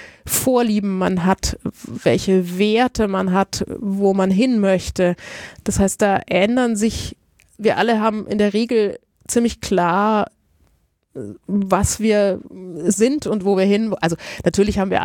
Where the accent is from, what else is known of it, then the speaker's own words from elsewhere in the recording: Italy; Ich komme aus Italien